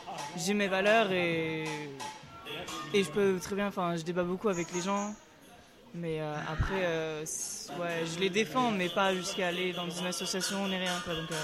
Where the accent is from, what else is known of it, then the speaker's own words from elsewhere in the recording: Valence, Auvergne-Rhône-Alpes, France; je viens de Valence, près de Lyon, de France.